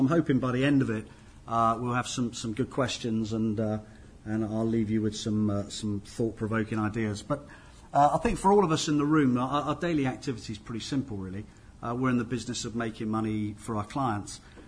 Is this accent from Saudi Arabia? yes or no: no; Ireland; The great thing about being Irish, actually, is that you always have two teams to support, as you know. It's Ireland and anyone playing England.